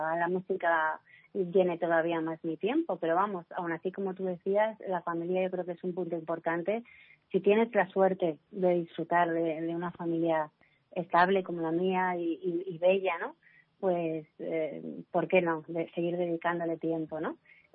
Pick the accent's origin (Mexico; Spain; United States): Spain; Madrid, Community of Madrid; como madrileña de pura cepa y además nacida y crecida en la calle Mayor